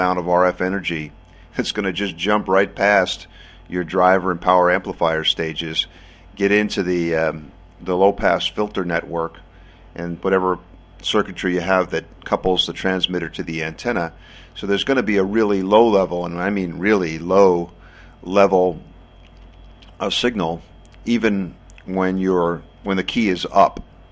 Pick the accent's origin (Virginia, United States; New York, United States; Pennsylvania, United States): New York, United States; Congers; in the town in what's now suburban New York City that I grew up in Congers, New York.